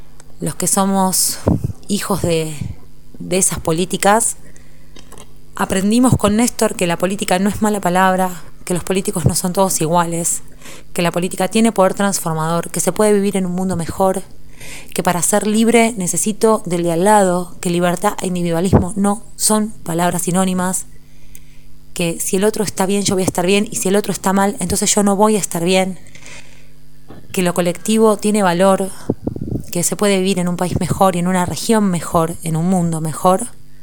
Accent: Buenos Aires, Argentina; tengo 37 años y soy de Buenos Aires.

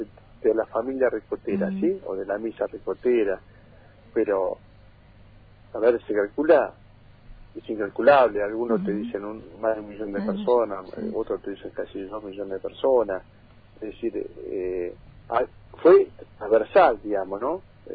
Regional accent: Patagonia, Argentina; Nosotros que somos de la Patagonia, en Roca, vos pedías un caliente y te dan.

